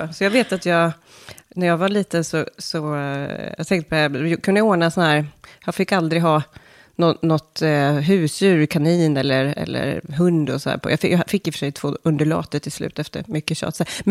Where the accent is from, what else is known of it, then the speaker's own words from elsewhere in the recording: Karlstad, Värmland, Sweden; Jag kommer från Karlstad. Mm. Så jag är född och uppvuxen i Karlstad.